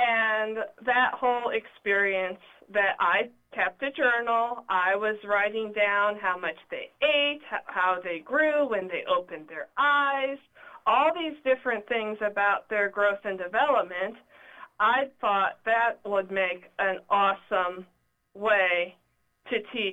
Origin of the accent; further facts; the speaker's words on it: Plano, Texas, United States; I grew up in Plano, Texas, and I was raised in a house full of animals